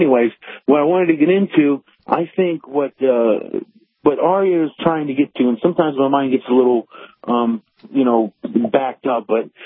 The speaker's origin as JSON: {"language": "English", "region": "the South", "country": "United States", "said": "Because I'm from the South."}